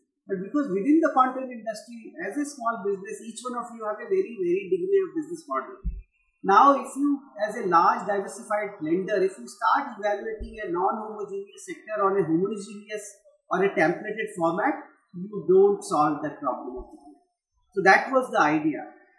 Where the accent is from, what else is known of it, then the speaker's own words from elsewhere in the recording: Varanasi, Uttar Pradesh, India; moved away as an adult; now in Delhi, India; I'm born in Banarasi, born and brought up in Banaras. I spent my first 10 years of career near to my hometown. I was a single child of my parents.